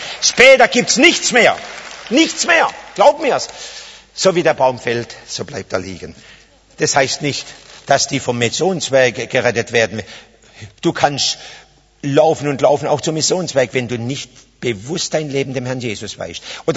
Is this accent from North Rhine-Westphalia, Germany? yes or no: no; Karlsruhe, Baden-Württemberg, Germany; born there; Ich bin hier in Karlsruhe geboren. Ich bin in Karlsruhe geboren.